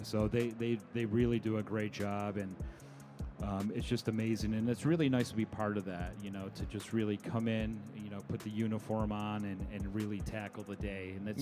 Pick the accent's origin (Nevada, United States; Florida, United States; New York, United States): New York, United States; Syracuse; I'm from Syracuse, New York. And Carrier was headquartered up there back in the day from the early days.